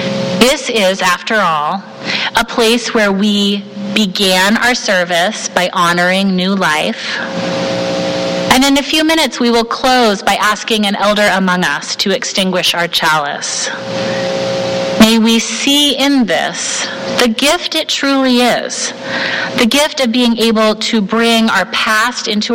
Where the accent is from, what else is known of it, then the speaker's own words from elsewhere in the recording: Portland, Oregon, United States; a potentially groundbreaking study in my hometown of Portland, Oregon.